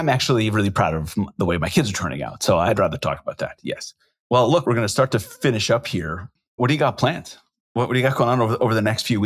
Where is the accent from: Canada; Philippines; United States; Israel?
Israel; We're from Israel.